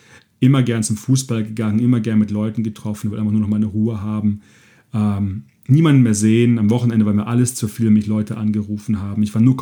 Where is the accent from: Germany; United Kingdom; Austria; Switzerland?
Germany; Da war ich am Bodensee, wo ich groß geworden bin